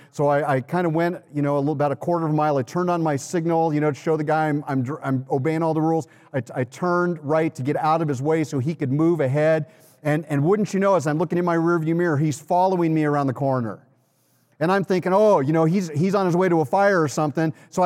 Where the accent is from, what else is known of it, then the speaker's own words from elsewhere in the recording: California, United States; You know, I've been in Illinois. I'm from California, which is, you know, the clueless state, right?